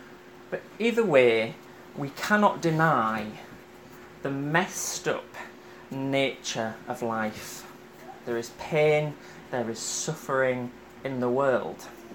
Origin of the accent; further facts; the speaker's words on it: Huddersfield, Yorkshire and the Humber, United Kingdom; also born or lived in Scotland; now in Leicester, United Kingdom; I am originally from Huddersfield in England.